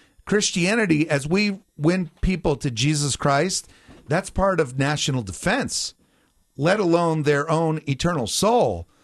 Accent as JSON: {"language": "English", "region": "New Jersey", "country": "United States", "tie": "born or raised there", "said": "I grew up in New Jersey, you know."}